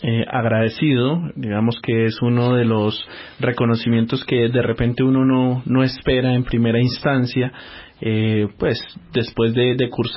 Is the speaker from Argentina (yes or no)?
no; Cajibío, Cauca, Colombia; procedo del departamento del Cauca, específicamente de una zona que es el municipio de Cajibío